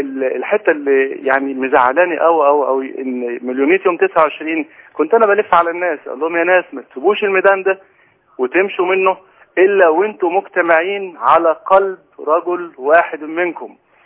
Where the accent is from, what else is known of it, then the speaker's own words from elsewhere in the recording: Cairo, Cairo Governorate, Egypt; انا حضرتك من القاهرة.